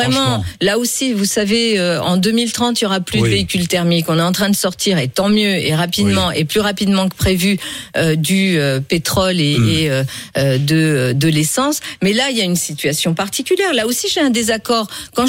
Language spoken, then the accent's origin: French; Lyon, Auvergne-Rhône-Alpes, France; J'ai grandi à la Duchère.